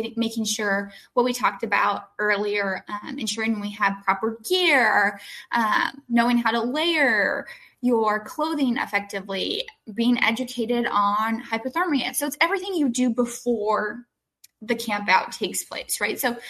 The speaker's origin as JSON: {"language": "English", "region": "New Mexico", "country": "United States", "said": "I'm from New Mexico. I've never camped in anything probably below 65 because cold weather and me, we just don't get along, right?"}